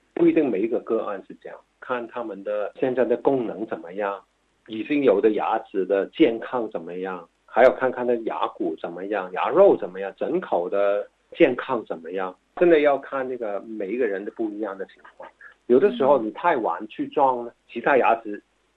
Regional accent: China; 我们中国人呢，老人呢很喜欢吃硬的东西

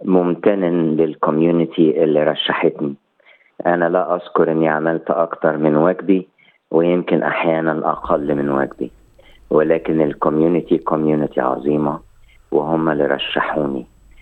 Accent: Egypt; now in Australia; لو أنا قلت أنا مصري بحت أبقى كذاب، لكن أنا أحب مصر جدا ومن كل قلبي

